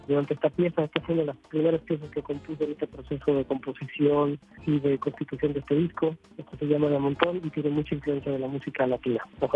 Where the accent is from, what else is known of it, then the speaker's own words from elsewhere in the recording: Coyoacán, Mexico City, Mexico; Yo desde muy niño siempre me encantaba en Coyoacán, porque yo fui niño que crecí en Coyoacán